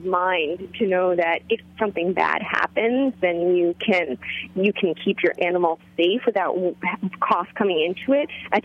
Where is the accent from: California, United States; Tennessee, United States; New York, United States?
New York, United States; But I'm a New Yorker at heart, and I grew up here, so I have to say I get my people.